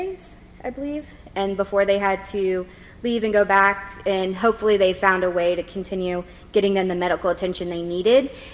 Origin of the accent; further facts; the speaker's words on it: Virginia, United States; I'm from Northern Virginia. I live 30 minutes away from the city.